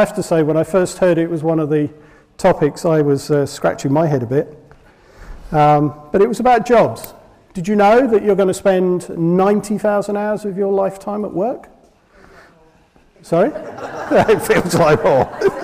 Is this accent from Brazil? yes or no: yes; Brazil; get back in contact with friends I grew up in Brazil with.